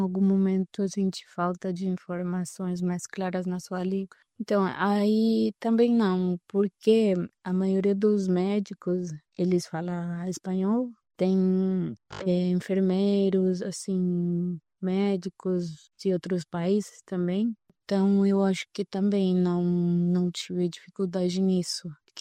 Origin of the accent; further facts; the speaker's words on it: Paraguay; now in Brazil; Minha experiência como paraguaia acho que não influencia muito da forma como fui recebida aqui no Brasil.